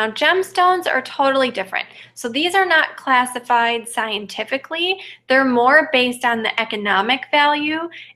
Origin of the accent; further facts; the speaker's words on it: Midwest, United States; I'm from the Midwest. I love the Midwest.